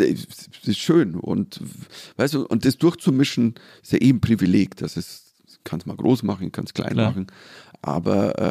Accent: Germany; So, also als Deutscher, der da whatever.

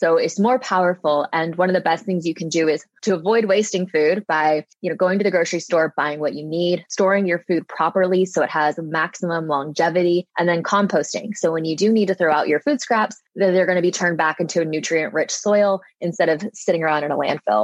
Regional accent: Little Rock, Arkansas, United States; So I'm from Arkansas.

